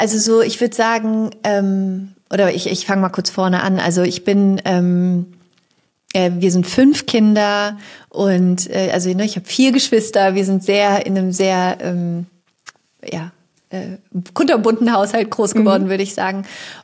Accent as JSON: {"language": "German", "country": "Germany", "tie": "born or raised there", "said": "ich bin in Deutschland groß geworden, ne?"}